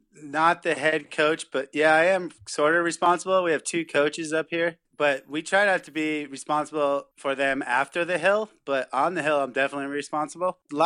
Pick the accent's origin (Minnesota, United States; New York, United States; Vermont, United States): Vermont, United States; Bennington; Yeah, I grew up in Bennington, Vermont.